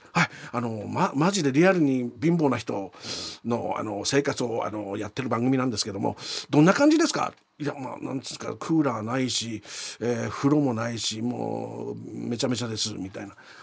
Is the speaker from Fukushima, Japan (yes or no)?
yes; Fukushima, Japan; moved away; 若い時の田舎から出てきたばっかし、福島のね、田舎っぺな感じの写真ですよ